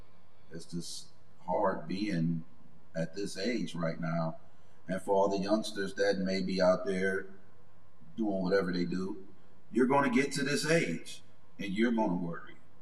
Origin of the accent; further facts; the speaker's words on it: Detroit, Michigan, United States; I grew up in Detroit, Michigan, so you know how that is.